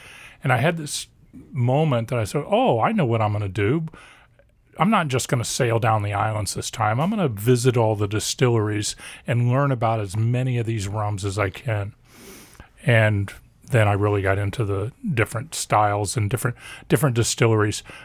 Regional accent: Florida, United States; I grew up in Florida.

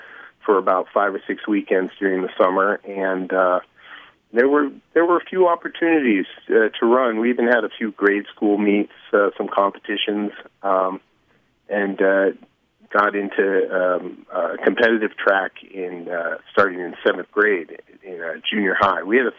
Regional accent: Eugene, Oregon, United States; Well, I started running as a kid growing up in Eugene.

